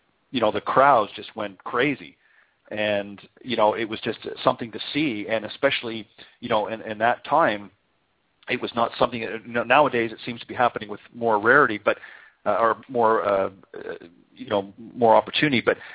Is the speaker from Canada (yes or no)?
yes; Canada; now in United States; I'm originally from Canada, and of course migrated south on a permanent basis here because I got tired of shoveling the snow.